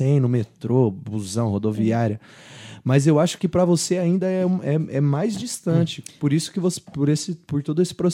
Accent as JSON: {"language": "Portuguese", "town": "Sorocaba", "region": "São Paulo", "country": "Brazil", "said": "aqui em Campinas, eu sou de Sorocaba, né? A gente também é do interior."}